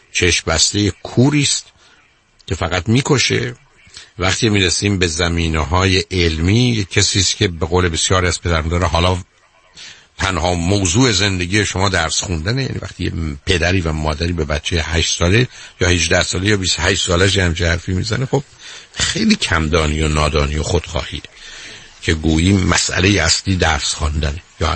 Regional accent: Iran; در یه جامعهی مانند ایران و در یه محیط تربیتی مانند ایران رو بنده میدونم به صورت بمباران رو سرمون دارن میریزم، چون خود منم توی همچی جامعهی بزرگ شدم

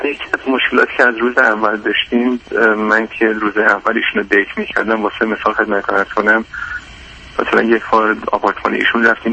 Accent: Iran; من یه ایرانی هستم و حالا درسته چند سال اروپا بودم

